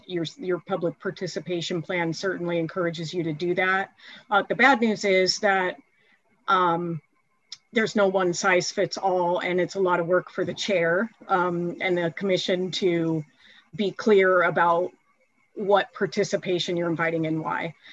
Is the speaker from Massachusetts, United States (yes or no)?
no; Black Diamond, Washington, United States; born or raised there; now in Bellevue, United States